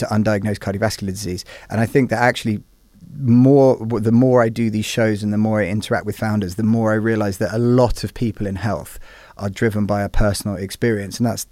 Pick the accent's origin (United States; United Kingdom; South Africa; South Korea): United Kingdom; Oxford, South East England; We should catch up because I grew up in Oxford